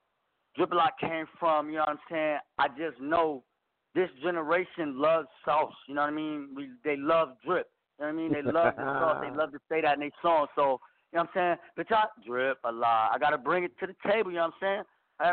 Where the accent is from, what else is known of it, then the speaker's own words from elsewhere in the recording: Rochester, New York, United States; from Rochester, New York, man. 585, man.